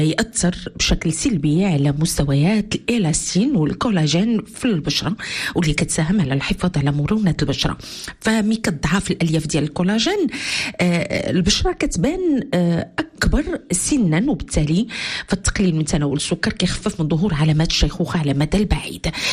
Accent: Morocco; وطبعا هادشي كامل صالحنا كمستهلكين كمغاربة.

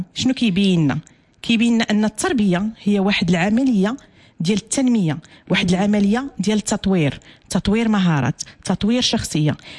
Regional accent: Morocco; احنا كاسر مغربيه

